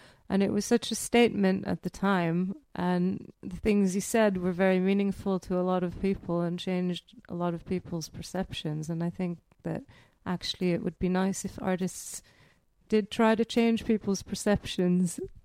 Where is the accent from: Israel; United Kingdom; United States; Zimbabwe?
Israel; Jerusalem, Jerusalem District; I grew up in Jerusalem. My family was quite religious, Jewish, religious, up to a point when I was about 10.